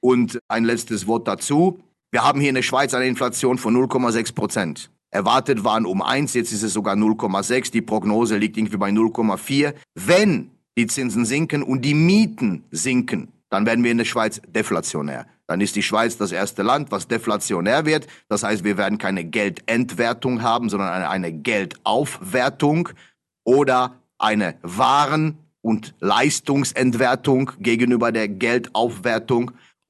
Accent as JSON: {"language": "German", "country": "Germany", "lives_now": "Switzerland", "said": "Also ich bin Deutscher, aber ich lebe hier sehr lange, aber ich schaue doppelt, weil natürlich immer noch mein Herz an Deutschland hängt"}